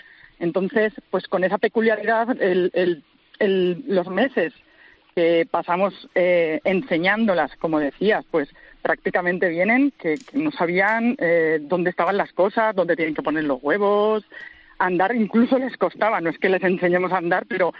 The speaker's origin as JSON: {"language": "Spanish", "town": "Casas de Ves", "region": "Castilla-La Mancha", "country": "Spain", "tie": "born or raised there", "said": "hace 5 años, ya en julio va a ser 5 años, que por circunstancias de la vida regresé a mi pueblo, a Casas de Bes"}